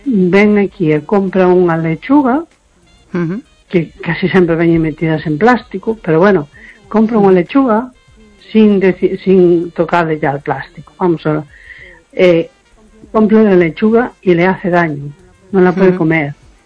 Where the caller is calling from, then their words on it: A Coruña, Galicia, Spain; de Coruña.